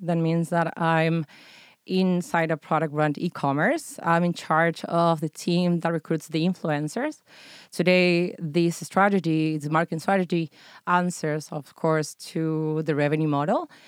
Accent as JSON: {"language": "English", "region": "Córdoba", "country": "Argentina", "lives_now": "Tel Aviv, Israel", "said": "I'm from Cordoba, Argentina. I arrived here to the city, Tel Aviv, about 2 years ago."}